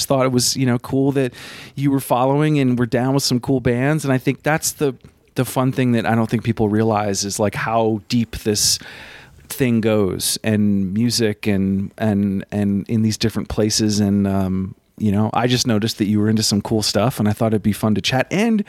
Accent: Burlington, Vermont, United States; I'm from Vermont.

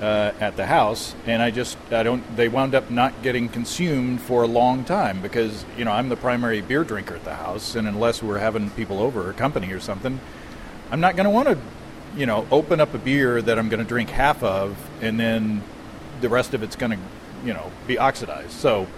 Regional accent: Hot Springs, Arkansas, United States; First time … was in my hometown of Hot Springs, Arkansas.

